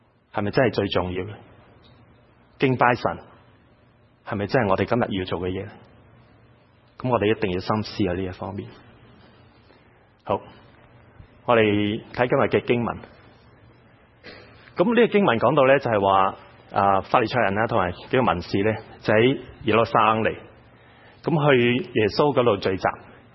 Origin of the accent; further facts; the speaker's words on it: Sai Wan, Hong Kong; 其實喺香港嘅時候都係有機會去到一個嘅我長大嘅地方，叫西環嘅地方。因為我爸爸是做警察的，那我們在警察宿舍裡面長大